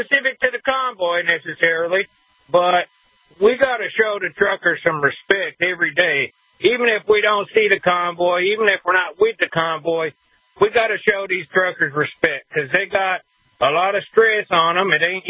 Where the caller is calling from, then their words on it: Deep South, United States; Well, gentlemen, I'm in the South, Deep South.